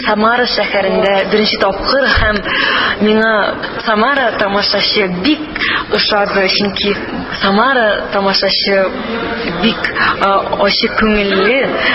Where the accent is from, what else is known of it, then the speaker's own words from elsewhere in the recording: Latvia; now in Kazan, Russia; Мин Латвиядан татар кызы килдем Казанга укырга